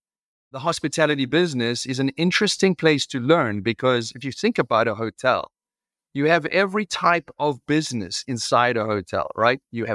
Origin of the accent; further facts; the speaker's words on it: South Africa; I grew up in South Africa.